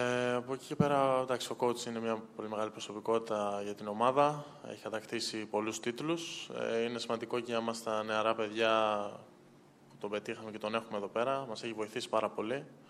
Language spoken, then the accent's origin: Greek; Greece; Εντάξει, εμείς είμαστε Έλληνες και καταλαβαίνουμε πολλά πράγματα, τα καταλαβαίνουμε όλα.